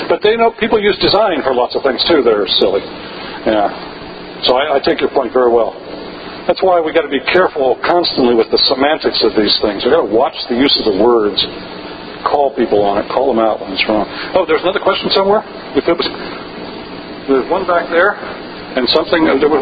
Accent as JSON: {"language": "English", "region": "Ohio", "country": "United States", "said": "I come from Northeast Ohio, and in Northeast Ohio, the politicians talk about manufacturing coming back."}